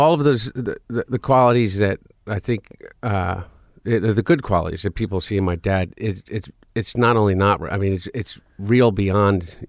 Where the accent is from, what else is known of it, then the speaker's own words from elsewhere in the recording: Delaware, United States; we grew up in Delaware.